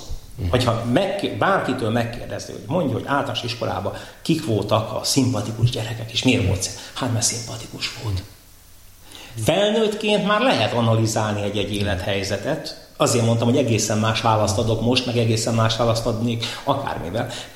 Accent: Törökbálint, Pest, Hungary; Török Bálinton, ahonnan én származom

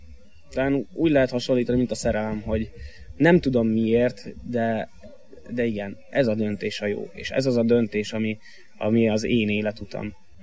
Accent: Soroksár, Budapest, Hungary; born there; 93-ban születtem Soroksáron. A családom alapvetően egy katolikus vallásos család, még most is.

